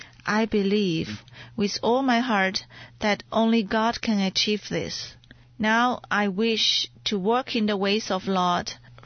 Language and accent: English; China; English is a second language; In China, including myself, many people are still more influenced by Buddhist beliefs. But I am an English major